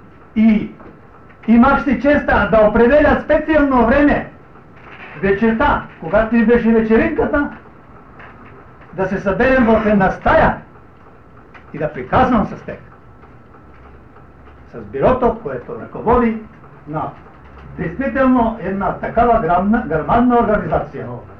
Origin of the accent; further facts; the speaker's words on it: North Macedonia; Искам казва, да носам името, че съм македонец